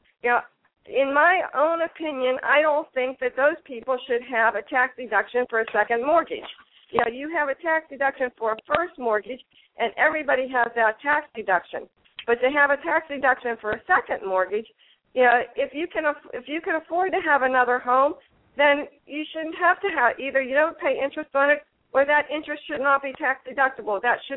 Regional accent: Florida, United States; I'm from the Southwest Florida

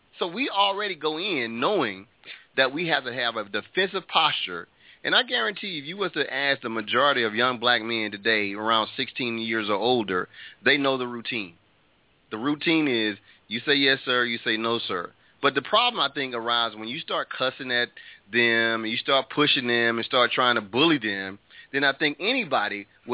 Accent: the South, United States; Certainly, I'm from the South, and I've seen a lot of activity in the United States

